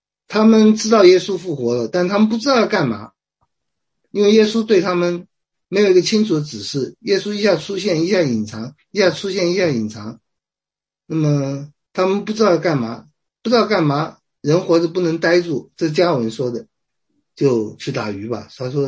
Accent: China; 清教徒的特点就是要工作，要努力工作，这点跟我们中国人有点像啊。

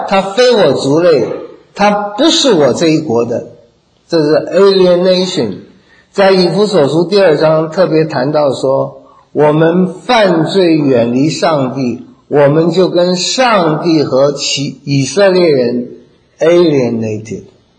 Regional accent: Taiwan; 我们小时候在台湾，父母那个公教人员嘛，生活也很辛苦

